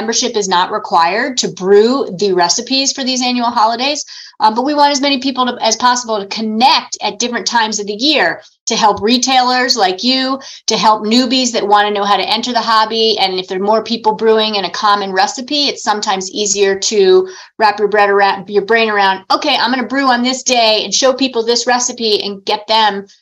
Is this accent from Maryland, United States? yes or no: yes; Maryland, United States; I grew up in Maryland, DC area. So my parents would drive us into the district from the Maryland suburbs